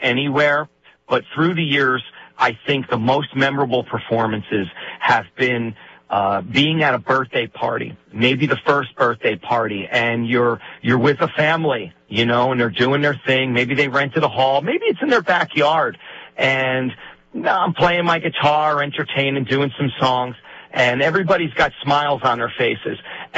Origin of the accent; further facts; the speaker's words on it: New Jersey, United States; I'm from North Jersey, so I can get in a lot of trouble legally if I don't say I don't love